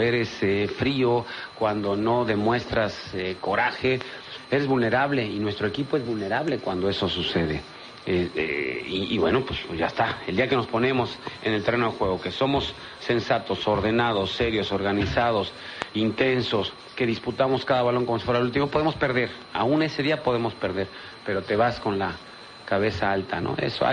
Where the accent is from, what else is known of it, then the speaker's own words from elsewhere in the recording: Mexico; hoy es el Día de la Madre en mi país, 10 de mayo, saludos a las madres mexicanas